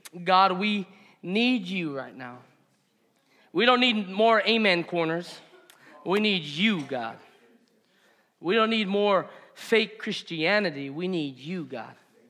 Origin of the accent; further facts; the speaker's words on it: Hawaii, United States; being a kahu in Hawaiʻi, my hometown, for the last 3.5 years